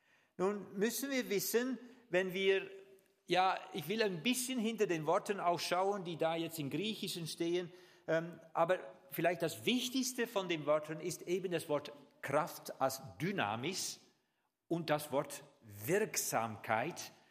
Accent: Netherlands; also ich bin Holländer, die legen ja Wert auf einen grünen Rasen

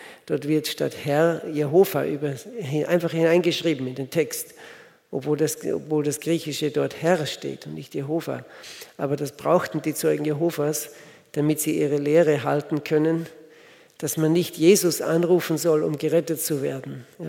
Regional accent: Switzerland; bei uns in der Schweiz, gibt es solche wie heißt das, Brockenstuben, das sind Second-Hand-Laden.

